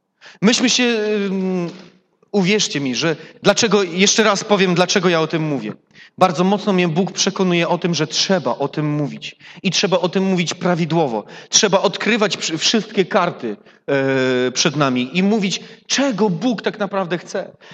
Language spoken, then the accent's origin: Polish; Świdnik, Lublin Voivodeship, Poland; born there; tam gdzie się urodziłem, w Świdniku